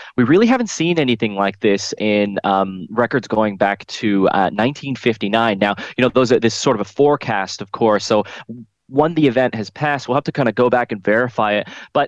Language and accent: English; Wellington, New Zealand; Like I'm from Wellington, and in Wellington, I've been seeing a lot of slips around the place